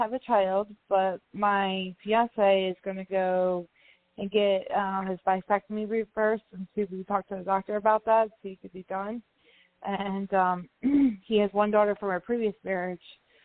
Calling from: West Virginia, United States; I'm calling from West Virginia.

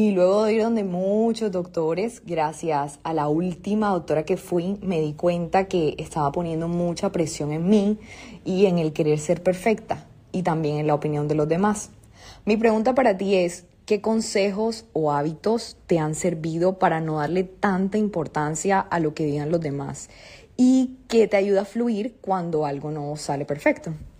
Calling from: Colombia; de Colombia, tengo 26 años

